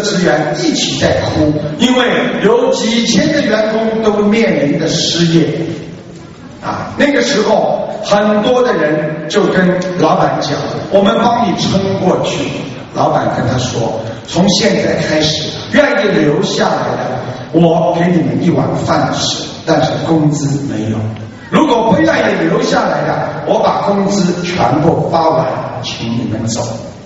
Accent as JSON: {"language": "Chinese", "country": "China", "said": "这就是我们中国人的传统"}